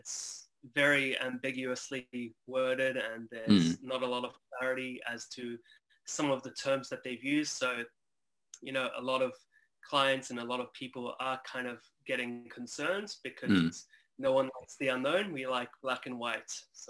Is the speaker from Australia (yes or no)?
yes; Sydney, New South Wales, Australia; moved away as an adult; now in United States; I'm Australian born and raised, grew up in Sydney, and then I moved to America, you know, in 2013.